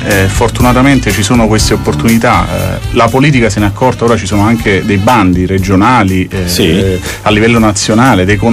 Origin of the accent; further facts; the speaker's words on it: San Giorgio a Cremano, Campania, Italy; Bene, questa io sono di San Giorgio, quindi peschi nel segno.